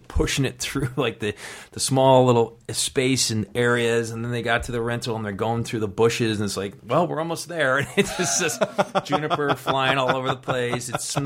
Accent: Buffalo, New York, United States; I grew up in Buffalo, New York. So I saw a lot of those stores.

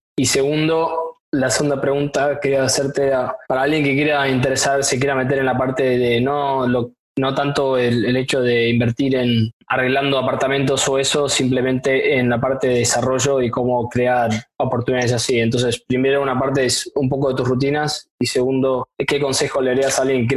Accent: Argentina; yo siendo argentina

